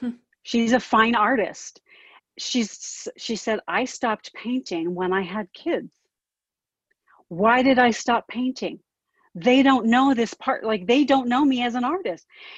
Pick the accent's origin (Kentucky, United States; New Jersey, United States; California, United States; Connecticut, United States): California, United States; I grew up in Southern California. So my grandma had a pool